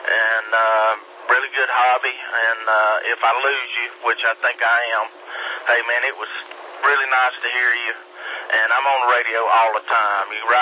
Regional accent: Campobello, South Carolina, United States; I'm from Campobello, South Carolina. People from Campobello don't experience things like this.

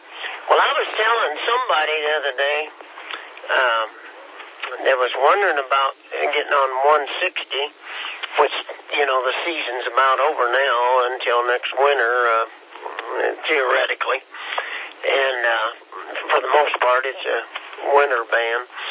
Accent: Kansas, United States; I'm from Kansas.

